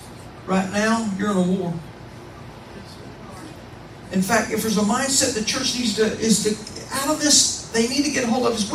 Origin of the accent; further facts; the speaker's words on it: Kansas, United States; now in Tennessee, United States; Even though I was raised in Kansas, I've been in the South for 62 years. Been in the South. I'm a farm boy, Southern boy. I love Tennessee.